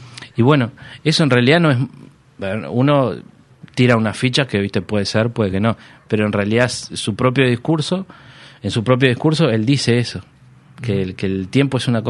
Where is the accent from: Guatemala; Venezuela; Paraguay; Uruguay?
Uruguay; yo creo que soy un uruguayo